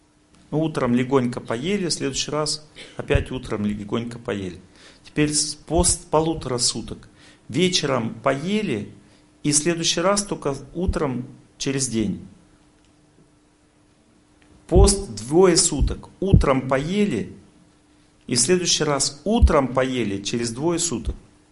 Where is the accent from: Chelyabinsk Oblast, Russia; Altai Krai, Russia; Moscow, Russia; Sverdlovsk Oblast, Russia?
Chelyabinsk Oblast, Russia; Chelyabinsk; Но я из Челябинска.